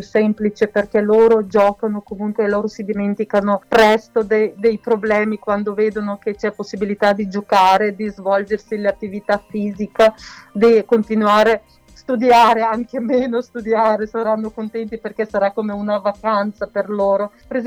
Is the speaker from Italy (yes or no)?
no; Mukachevo, Zakarpattia Oblast, Ukraine; Italian is a second language; io sono da un paese, vorrei fare un per esempio, un paese piccolo che si chiama Mukachevo, regione Zakarpattia. In questa piccola regione come Veneto ci sono 119 nazionalità diverse. Sono cresciuta dividendo delle varie culture